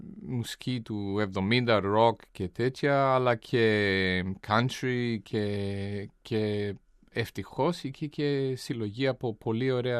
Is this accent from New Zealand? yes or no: yes; Wellington, New Zealand; moved away as an adult; also born or lived in Boston; Στο Wellington, στην πρωτεύουσα, όπου ζούσα μέχρι τα 20 χρόνια, 21, 20, κάπου εκεί. Mm-hmm. Και έφυγα στην Αμερική, στη Βοστόνη